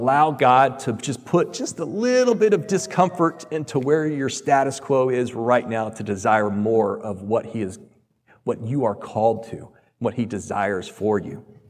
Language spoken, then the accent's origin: English; the South, United States; I'm from the South.